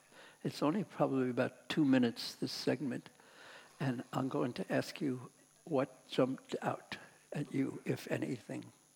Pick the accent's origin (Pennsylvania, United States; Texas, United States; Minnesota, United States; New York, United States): New York, United States; now in Vrindavan, India; Because I'm from New York, I'm not quite a miracle story fan, but yet, Vrindavan is such a miraculous place.